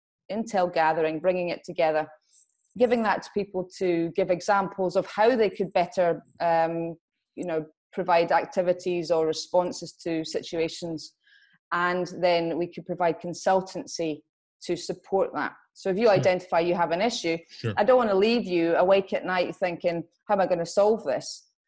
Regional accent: Scotland, United Kingdom; I'm Scottish. I was born very, very long time ago. My credibility for being involved in the business I'm in now is that I was in the police in Scotland since 2000.

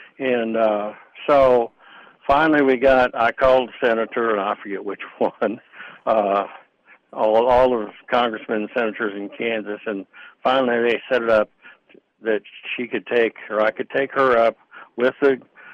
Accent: Vancouver, British Columbia, Canada; born there; I was born in Vancouver, Canada, because my dad was in the Royal Canadian Air Force, even though he and my mom were from Kansas City area.

